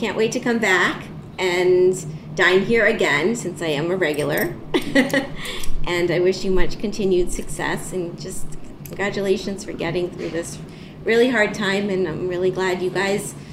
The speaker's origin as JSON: {"language": "English", "town": "Miami", "region": "Florida", "country": "United States", "tie": "born there", "said": "Personal fun fact, I was born in Miami, but my older sister was born in Tarrytown."}